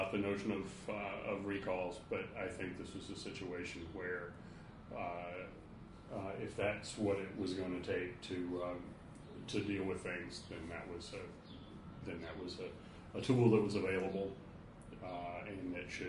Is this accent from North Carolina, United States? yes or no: yes; North Carolina, United States; you know, this week in my home state of North Carolina.